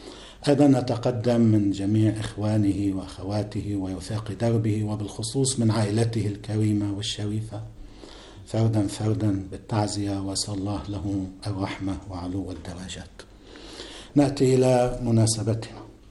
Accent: Lebanon; أيضا عندنا في لبنان وبهذه الكورونا وبلائها فقدنا أخا عزيزا

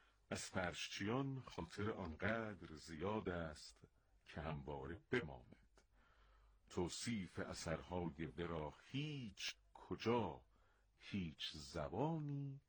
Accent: Isfahan, Iran; در حوزه اصالت سنجی هم که ما میگیم اصفهانی هستیم

